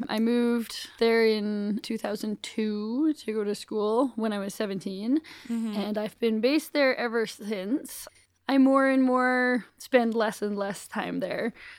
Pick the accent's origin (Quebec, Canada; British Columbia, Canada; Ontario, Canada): British Columbia, Canada; Courtenay; I'm from a small-ish town on Vancouver Island. Vancouver itself is on the mainland, and then Vancouver Island is a big island close by, and the town I'm from is called Courtenay, British Columbia. It's a lovely place.